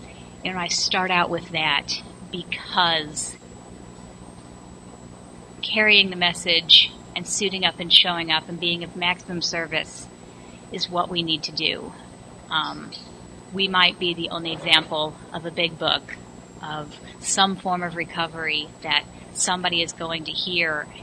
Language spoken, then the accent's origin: English; St. Louis, Missouri, United States; So I grew up in St. Louis, born and raised, an amazing family, a wonderful mom, a loving grandparents, dad, you know, everything.